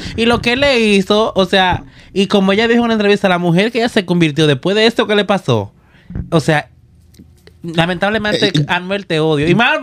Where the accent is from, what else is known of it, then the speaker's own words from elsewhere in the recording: Cibao, Dominican Republic; Acuérdate que yo soy cibaeño.